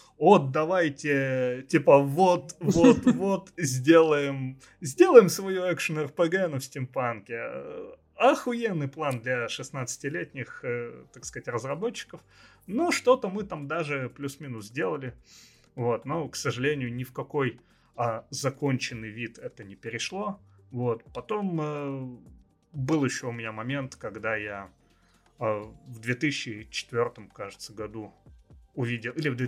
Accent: Tyumen, Tyumen Oblast, Russia; now in Saint Petersburg, Russia; из Тюмени, да, то есть я родился и вырос в Тюмени, вот, и это то место, которое я никогда не любил, которое никогда не было моим домом

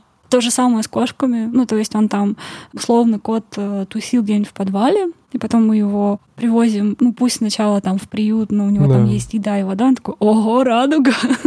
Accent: Perm, Perm Krai, Russia; born there; Я родилась в Перми.

